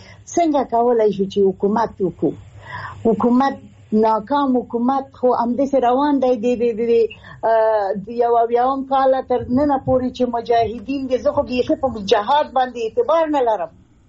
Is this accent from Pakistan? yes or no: no; Afghanistan; چې زه د افغانستان یم افغانه یم